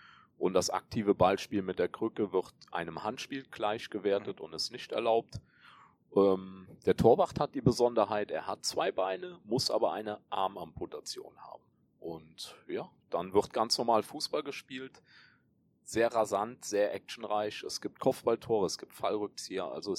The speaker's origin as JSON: {"language": "German", "region": "Rhineland-Palatinate", "country": "Germany", "tie": "born or raised there", "said": "ich bin geboren und aufgewachsen in der schönen Eifel, unweit vom Nürburgring. Und ja, auch das Plattdeutsch, was wir in der Eifel haben, könnte ich auch noch zum Besten geben, aber ich bemühe mich, beim Hochdeutsch zu bleiben."}